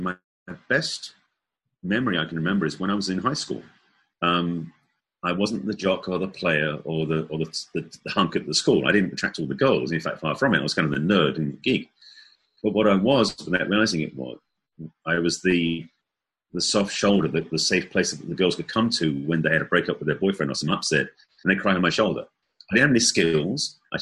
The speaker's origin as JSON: {"language": "English", "region": "England", "country": "United Kingdom", "accent": "English", "moved": "yes", "lives_now": "United States", "said": "I am English. That's what the accent is. Originally from England and been in the United States for many years. But my upbringing was very stoic, very reserved, being from English background."}